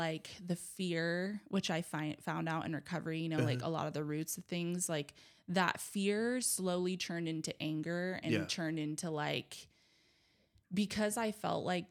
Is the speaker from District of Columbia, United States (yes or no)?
no; Hawaii, United States; And then, you know, like growing up in Hawaii was beautiful in so many ways, hard in some. You know, like I was a white kid in Hawaii.